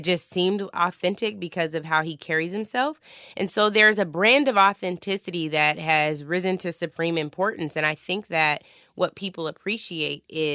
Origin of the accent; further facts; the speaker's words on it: Washington, United States; I have it on right now that says 206. That is the wonderful area code for my hometown, and I feel so, so blessed to have been to have grown up there, and to have the family upbringing that I had